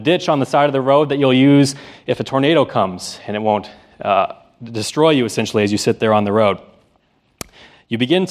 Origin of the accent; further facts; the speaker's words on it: Nebraska, United States; now in San Diego, United States; Well, growing up in Nebraska is a little bit different than growing up in San Diego, as you may well imagine.